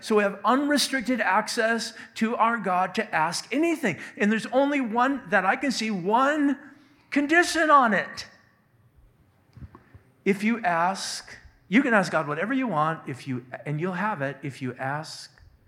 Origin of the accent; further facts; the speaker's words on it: Moose Lake, Minnesota, United States; You know, I remember growing up in Moose Lake, there on 415 Douglas Avenue, Moose Lake, Minnesota.